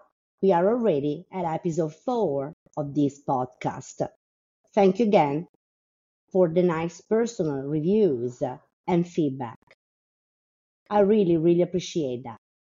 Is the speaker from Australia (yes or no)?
no; Italy; English is a second language; moved away as an adult; now in New York, United States; an Italian unicorn in New York. I moved here 9 years ago from Italy.